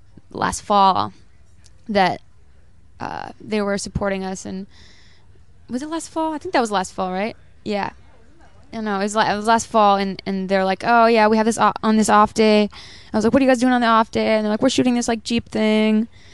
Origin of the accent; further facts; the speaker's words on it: North Bay, Ontario, Canada; also born or lived in Timmins / Toronto / Vancouver / Philippines; Yeah, but I lived in Toronto for 8 years. So Toronto feels like home. Vancouver feels like home. I was born in Timmins. I grew up in North Bay. Spent some time living in the Philippines, in Jamaica, Southern Ontario.